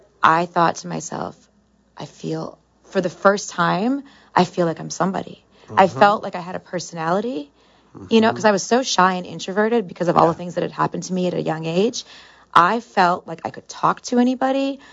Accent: Detroit, Michigan, United States; I grew up in Detroit. I'm biracial.

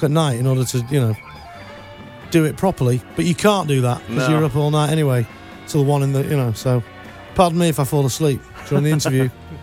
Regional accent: United Kingdom; Oh, excuse me, I'm British.

